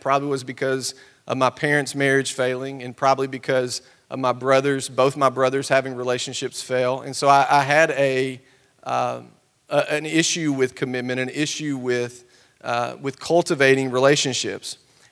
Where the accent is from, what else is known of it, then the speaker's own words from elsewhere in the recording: Cornersville, Tennessee, United States; in case you can't tell from the accent, born and raised Tennessee, that's all I've ever known. I grew up in Cornersville, which is 60 miles south of Nashville, and on a dairy farm.